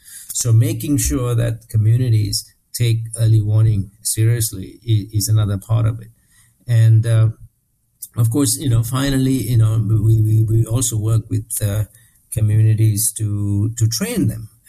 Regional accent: Sri Lanka; my home country, Sri Lanka

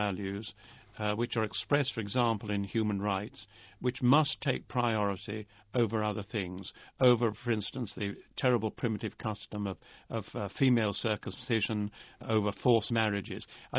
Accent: Wales, United Kingdom; For instance, I regard myself as Welsh, but a British citizen, a Christian by religion, and a European by culture.

